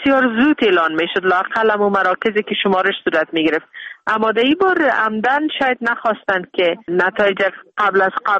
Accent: Afghanistan; من خودم شخصا به عنوان یک افغان طرفدار عزیزم

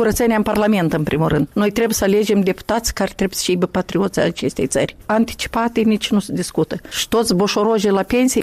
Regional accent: Krasnoyarsk, Krasnoyarsk Krai, Russia; first language Russian; Romanian is a second language; moved away; eu singur sunt de acolo. Eu sunt din Krasnoiarsk venită. Eu acolo m-am născut, acolo am trăit. Pentru mine limba rusă e limba maternă. Eu am învățat aici limba de stat.

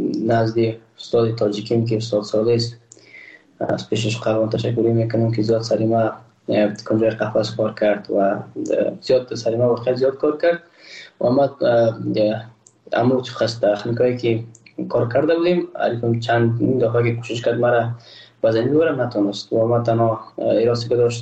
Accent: Afghanistan; ما یک افغان هستم و اما یک ملت هستیم

